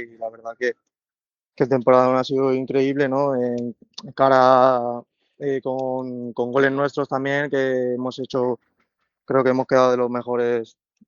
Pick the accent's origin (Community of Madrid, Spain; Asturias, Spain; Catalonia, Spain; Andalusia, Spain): Catalonia, Spain; Barcelona; Al fin y al cabo yo soy de fuera, soy de Barcelona